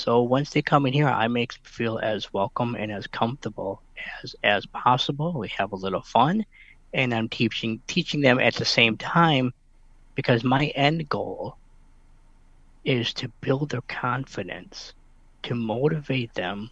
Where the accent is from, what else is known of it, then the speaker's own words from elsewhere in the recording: Wisconsin, United States; Well, when I was born and raised in Wisconsin, so I worked for a company up there in Wisconsin